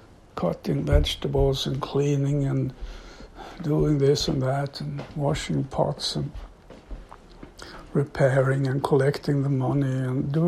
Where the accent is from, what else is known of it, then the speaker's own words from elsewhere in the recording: Sweden; In the small town I grew up here in Sweden, we didn't care much about the big world out there